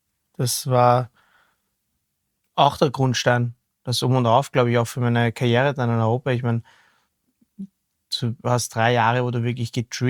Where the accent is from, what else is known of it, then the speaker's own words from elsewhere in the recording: Austria; ich bin aus Österreich